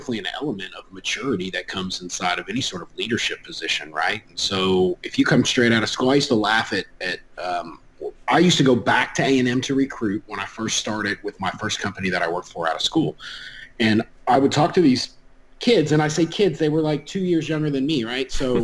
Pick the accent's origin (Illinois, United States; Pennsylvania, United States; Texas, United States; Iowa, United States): Texas, United States; Humble; also born or lived in Waco; Originally, I was born in Midland, Texas, but grew up about 20, 30 miles north of Houston in Humble.